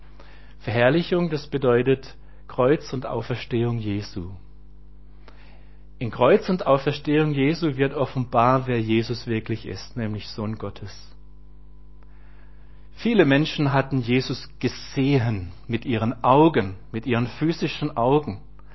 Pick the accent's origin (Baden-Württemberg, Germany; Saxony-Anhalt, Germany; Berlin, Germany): Baden-Württemberg, Germany; Elmendingen; Ich bin in Elmendingen aufgewachsen, habe ich schon gesagt. Wir hatten zu Hause auch immer Landwirtschaft.